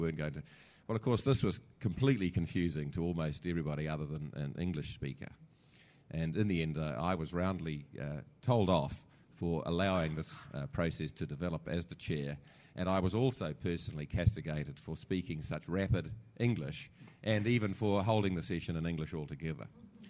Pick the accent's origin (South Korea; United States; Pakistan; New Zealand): New Zealand; because I come from New Zealand.